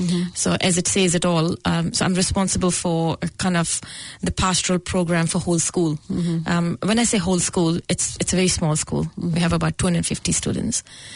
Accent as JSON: {"language": "English", "town": "Guraya", "region": "Punjab", "country": "India", "said": "In Punjab, I was born in a small town, Guraya, which is close to one of the big cities, Jalandhar."}